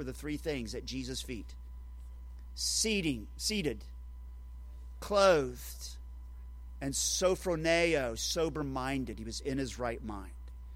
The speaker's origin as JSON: {"language": "English", "region": "Oklahoma", "country": "United States", "tie": "born or raised there", "said": "But I grew up in Oklahoma."}